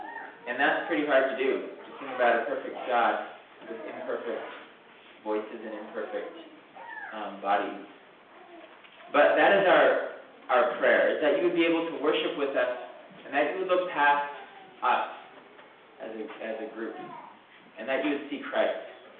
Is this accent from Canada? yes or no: yes; Ontario, Canada; Anyway, I come from Ontario, so this beats Ontario.